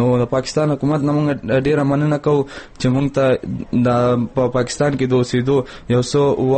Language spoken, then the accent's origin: Pashto; Afghanistan; now in Pakistan